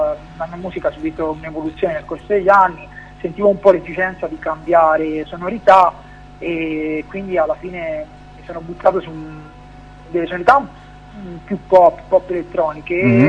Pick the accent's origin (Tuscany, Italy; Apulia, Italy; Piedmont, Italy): Tuscany, Italy; Pietrasanta; io sono toscano di Pietrasanta.